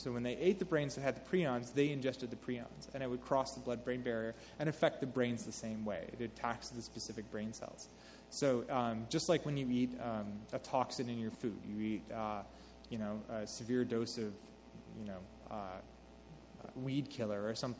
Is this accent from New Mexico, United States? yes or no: yes; New Mexico, United States; that's from my hometown, so I'm from New Mexico.